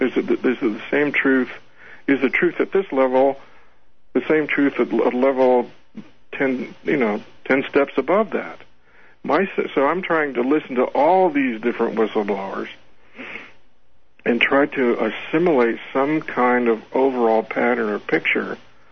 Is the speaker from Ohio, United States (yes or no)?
yes; Ohio, United States; now in Arizona, United States; the landscape here is so incredibly beautiful and is so alien from what I had been used to growing up in Ohio